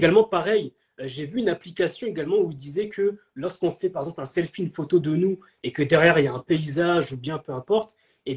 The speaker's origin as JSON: {"language": "French", "country": "Comoros", "said": "moi je suis originaire des Comores par exemple"}